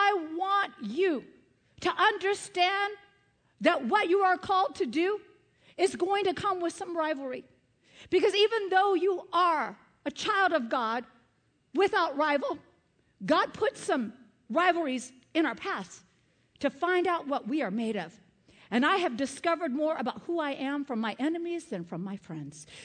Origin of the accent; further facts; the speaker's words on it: Colorado, United States; is that just because I'm from Colorado and people smoke pot there?